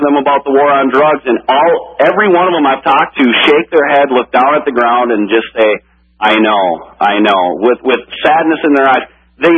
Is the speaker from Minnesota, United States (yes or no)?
yes; Minneapolis, Minnesota, United States; I'm from North Minneapolis. It's a poor part of Minneapolis.